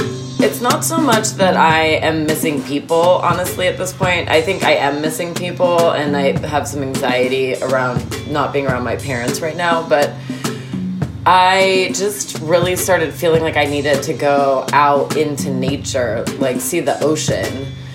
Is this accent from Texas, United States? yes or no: no; Santa Cruz, California, United States; I grew up in Santa Cruz, California. Sometimes I just need to be able to see infinity and beyond.